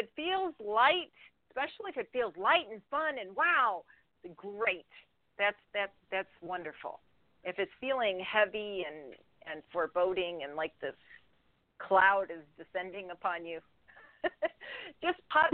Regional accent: North Carolina, United States; Oh, okay. I'm originally from North Carolina.

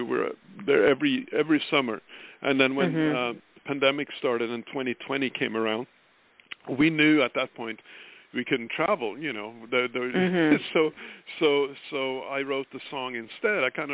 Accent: Norway; being that I was born and raised in Norway

